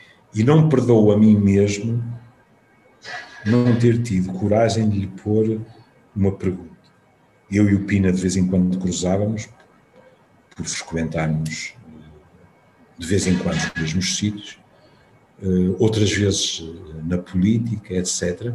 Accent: Porto, Portugal; E eu vivo no Porto, nasci no Porto, estou aqui há 71 anos.

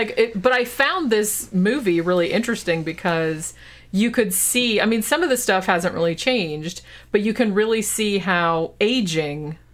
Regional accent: Daytona, Florida, United States; because I grew up in Daytona. If you called Deltona, which is like 20 miles away, that was the long distance.

